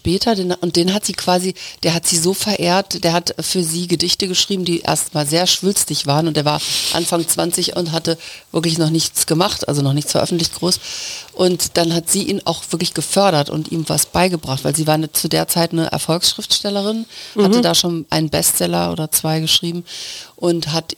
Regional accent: Aachen, North Rhine-Westphalia, Germany; born there; meine Mutter aus Schlesien. Und dann sind die, haben die sich aber in Aachen kennengelernt und deswegen bin ich in Aachen geboren.

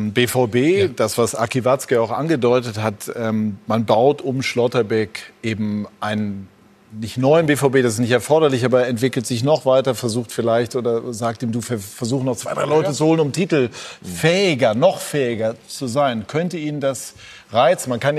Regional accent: Dortmund, North Rhine-Westphalia, Germany; ich bin Dortmunder, war da lange als Spieler

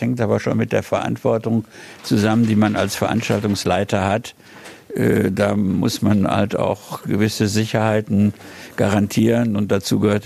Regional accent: Essen, North Rhine-Westphalia, Germany; Ich bin mit 5 Jahren nach Essen gekommen. Zunächst nach Holzerhausen zum Gemarkenplatz. Und habe da im Grunde meine Kindheit und Jugendzeit verbracht.

